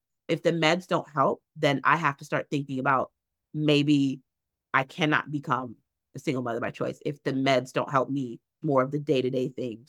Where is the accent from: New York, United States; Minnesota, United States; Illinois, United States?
Illinois, United States; Chicago; I am from Chicago, born and raised, but I live in the suburbs.